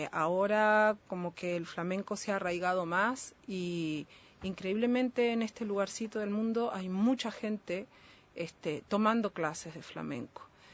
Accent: Uruguay; soy muy uruguaya.

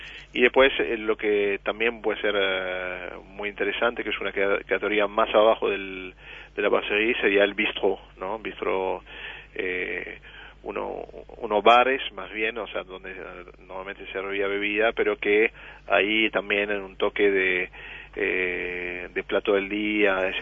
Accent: Nice, Provence-Alpes-Côte d'Azur, France; yo soy de Niza, ¿no? De la costa mm-hmm.

